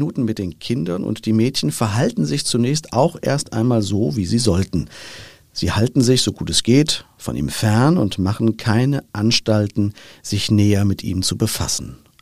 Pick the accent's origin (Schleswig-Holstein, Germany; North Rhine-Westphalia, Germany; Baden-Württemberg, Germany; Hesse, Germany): Hesse, Germany; Frankfurt; ich als Frankfurter